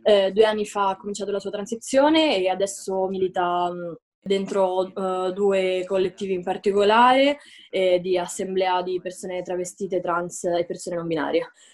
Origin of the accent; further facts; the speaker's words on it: Ostia, Lazio, Italy; sono originaria di Ostia. Sono fondamentalmente una viaggiatrice e son tornata nel mio territorio dopo tantissimi anni di assenza